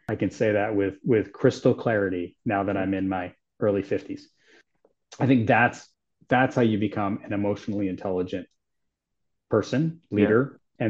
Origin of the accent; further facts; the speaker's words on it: New Jersey, United States; I'm so glad that I'm from New Jersey and I'm hardcore Washingtonian, right?